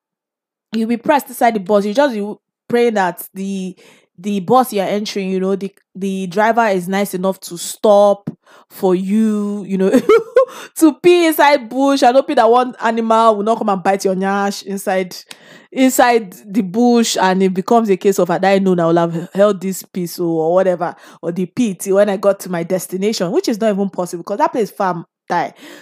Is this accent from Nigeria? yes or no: yes; Nigeria; So when you go to university here or abroad, as a Nigerian, it's expected of you that you do this 1 year program